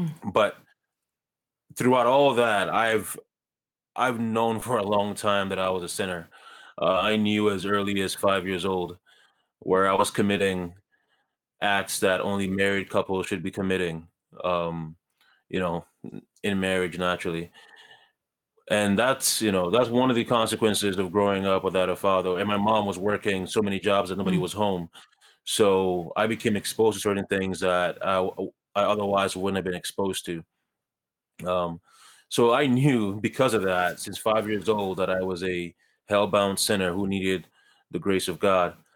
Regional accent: Ghana; I was born in Ghana, as you said. I was born to a single mother in Ghana.

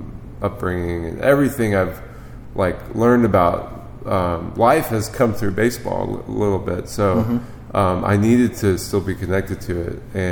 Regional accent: St. Matthews, Kentucky, United States; Yeah, I grew up in St. Matthews, so

